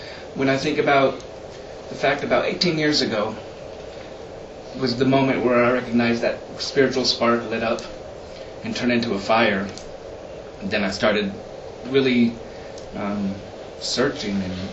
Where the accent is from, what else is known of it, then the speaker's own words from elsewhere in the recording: Colorado Springs, Colorado, United States; So I'm still here. And I grew up here in Colorado Springs, so.